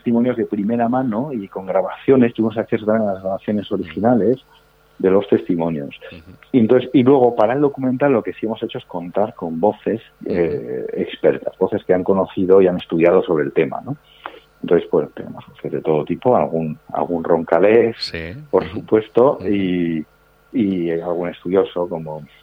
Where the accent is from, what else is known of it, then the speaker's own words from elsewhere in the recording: Navarre, Spain; y nos propusieron a nosotros como navarros buscar una productora navarra involucrados en el proyecto.